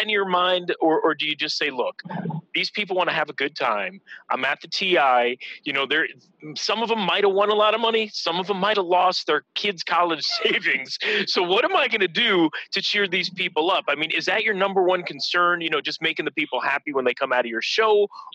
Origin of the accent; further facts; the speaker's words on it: Florida, United States; born there; I was born in Florida, and my whole life I've been hearing, well, Florida's not the South.